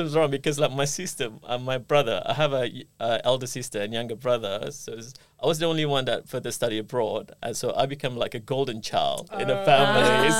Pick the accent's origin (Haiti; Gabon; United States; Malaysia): Malaysia; Penang; because I'm from Penang, and it's very close to the fishing villages and all that.